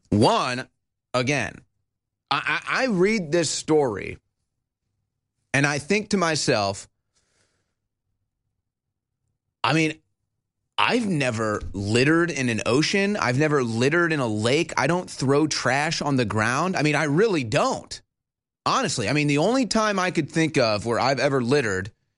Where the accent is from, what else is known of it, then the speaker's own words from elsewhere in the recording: St. Louis, Missouri, United States; I just saw this story coming out of my hometown of St. Louis